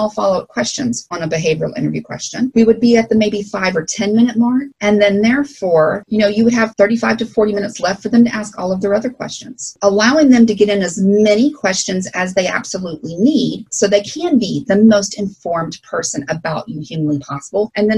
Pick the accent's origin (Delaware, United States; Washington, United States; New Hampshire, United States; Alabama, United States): Alabama, United States; accent: Southern Alabama; especially since I grew up in Alabama. Everyone loves to laugh at my Southern Alabama Spanish accent.